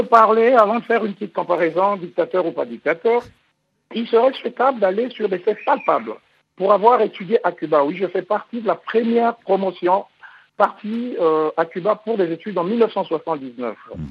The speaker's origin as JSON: {"language": "French", "region": "Brazzaville", "country": "Republic of the Congo", "said": "je suis congolais de Brazzaville"}